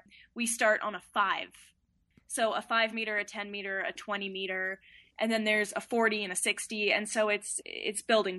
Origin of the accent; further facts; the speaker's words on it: Park City, Utah, United States; Growing up in Park City, we were on the mountain every weekend with our friends and our family just skiing.